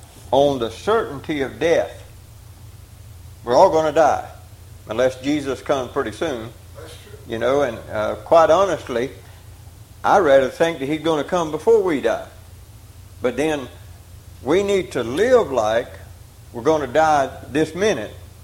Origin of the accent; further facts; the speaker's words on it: Georgia, United States; I just like to read out of this one because I'm from South Georgia.